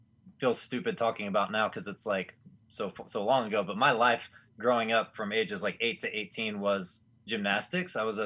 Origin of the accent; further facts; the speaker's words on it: Arlington, Texas, United States; And I've basically my first 25 years or so were spent in the Dallas area, with a couple exceptions around the country. But, I grew up in Arlington, which is the suburb right between Dallas and Fort Worth.